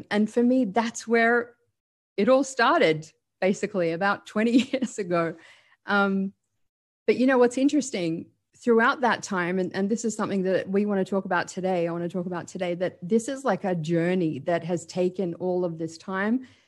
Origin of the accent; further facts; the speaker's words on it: Sydney, New South Wales, Australia; I'm an Arab Australian. So I'm from an Arab background and I grew up in Australia, in Sydney.